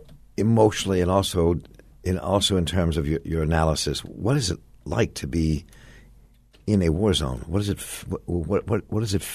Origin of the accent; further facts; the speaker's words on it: United States; So as a woman, as an American woman, as a person who lives her life nonviolently